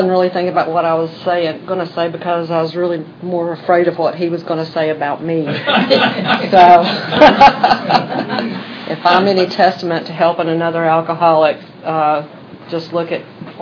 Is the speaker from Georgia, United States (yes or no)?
no; Alabama, United States; accent: twang; I was raised in Alabama. Still have a little bit of the twang.